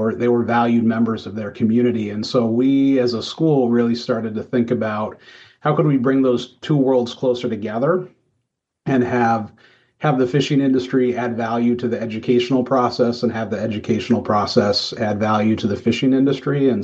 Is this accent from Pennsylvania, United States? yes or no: no; Colorado, United States; But, you know, I also grew up in a suburb of Denver and was really just